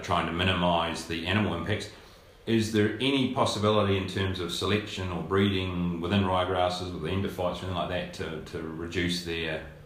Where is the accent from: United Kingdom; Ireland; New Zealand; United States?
New Zealand; Canterbury; because where I come from, we don't think we've had it, and I'm south from Geraldine as well